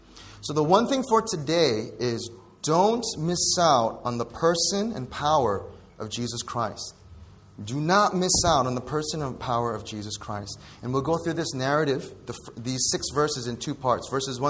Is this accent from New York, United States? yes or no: yes; New York, United States; I'm from New York. It's the greatest city in the world, okay?